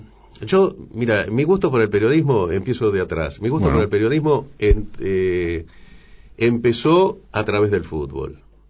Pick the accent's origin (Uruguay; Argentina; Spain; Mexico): Argentina; Jubileo, Entre Ríos; also born or lived in San Salvador; Yo nací en Jubileo, hice los primeros años de la escuela primaria en Jubileo, un pueblo prácticamente inexistente. Cuarto, quinto y sexto grado lo hice en San Salvador